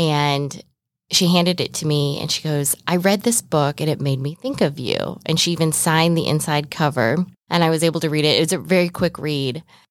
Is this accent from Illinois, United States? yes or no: yes; Aurora, Illinois, United States; Aurora, Illinois.